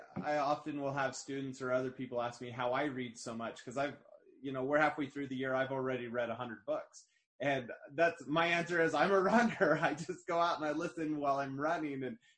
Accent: the West, United States; I grew up in the West, and then I went to the East Coast for graduate school.

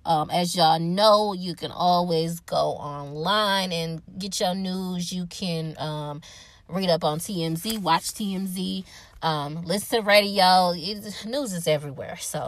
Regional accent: Milwaukee, Wisconsin, United States; Of course, I'm from Milwaukee, Wisconsin

